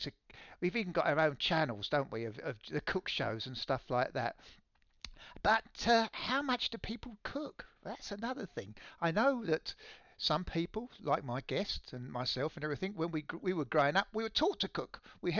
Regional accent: England, United Kingdom; And especially in England, where I grew up in England, Sunday lunch has always been that time.

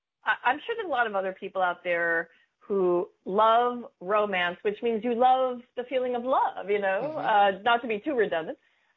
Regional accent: Laguna Beach, California, United States; Well, I grew up in Laguna Beach, Southern California, and, you know, we have beautiful beaches there and everything.

